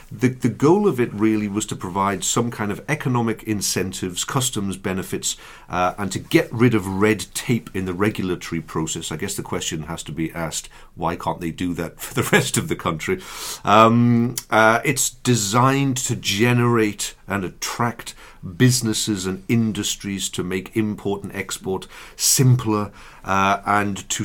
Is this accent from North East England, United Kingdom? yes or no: yes; Newcastle, North East England, United Kingdom; Now, I don't want to conflate Teesside with Tyneside, which is where I'm from, Tyneside. I'm from Newcastle.